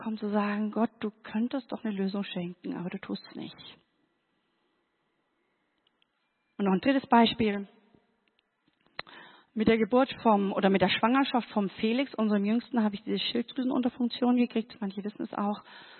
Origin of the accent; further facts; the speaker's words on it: Bavaria, Germany; ich bin an der Grenze aufgewachsen. Oben waren wir abgeschnitten von Sachsen, rechts abgeschnitten von der Tschechoslowakei.